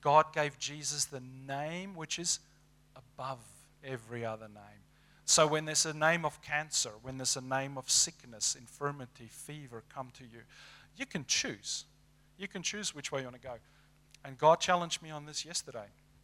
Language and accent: English; South Africa; I'm from South Africa. I grew up on a farm.